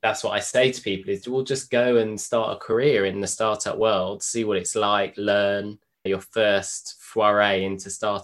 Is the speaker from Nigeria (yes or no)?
no; London, United Kingdom; I'm from London, so I knew the sort of landscape.